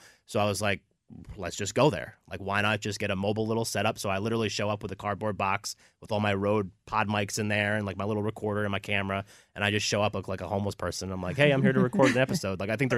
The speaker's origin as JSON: {"language": "English", "region": "New Jersey", "country": "United States", "tie": "born or raised there", "said": "It's like made me who I am growing up in New Jersey, living in New Jersey. Being from there, I think, has made me the person that I am today."}